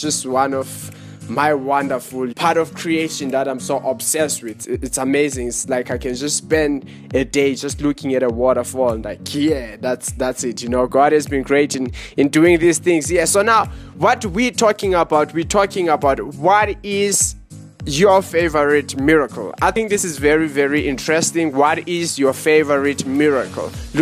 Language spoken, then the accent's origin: English; Johannesburg, Gauteng, South Africa; We are from Johannesburg. We are in South Africa.